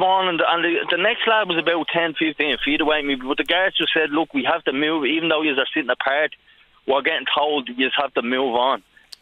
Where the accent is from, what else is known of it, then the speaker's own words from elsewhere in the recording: Dublin, Leinster, Ireland; I'm a Dub originally, like.